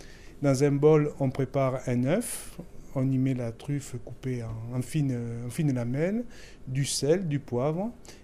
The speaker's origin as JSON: {"language": "French", "country": "Tunisia", "tie": "born there", "said": "Donc, personnellement, je suis né en Tunisie."}